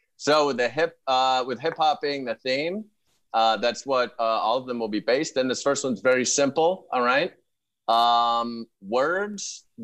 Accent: Pittsburgh, Pennsylvania, United States; Yeah. Pittsburgh has terrible weed. That's where I'm from.

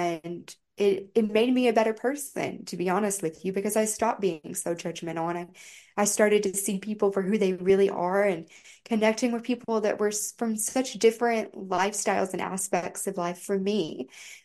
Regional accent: Bible Belt, United States; And I grew up in the Bible Belt, so purity culture was a huge thing in my life.

